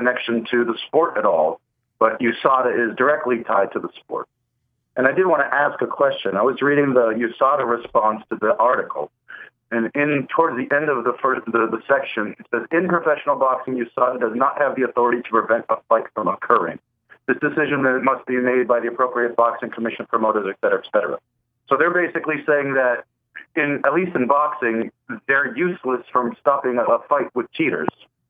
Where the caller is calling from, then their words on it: New Jersey, United States; from New Jersey.